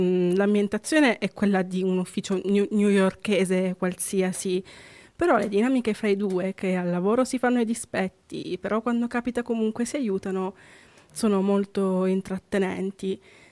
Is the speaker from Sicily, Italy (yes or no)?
yes; Sicily, Italy; che noi un po' da siciliani possiamo secondo me ritrovare